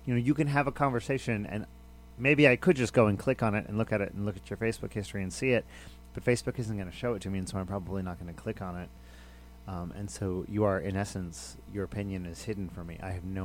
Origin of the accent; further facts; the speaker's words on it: Houston, Texas, United States; I grew up in Houston, which is a fairly liberal area